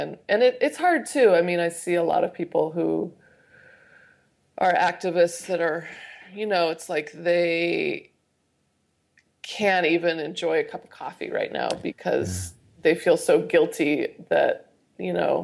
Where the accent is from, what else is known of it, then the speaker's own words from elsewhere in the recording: Idaho, United States; a story about growing up in Idaho and that my mom worked with resettling refugees growing up